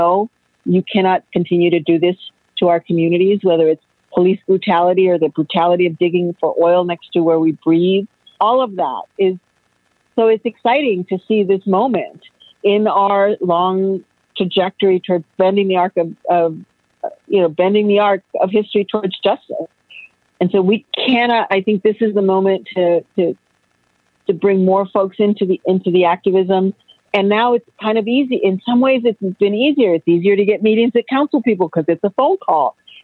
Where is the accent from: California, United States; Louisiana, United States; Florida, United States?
California, United States; Los Angeles; You know, I grew up in Pico Union and watched, you know, the civil rights movement.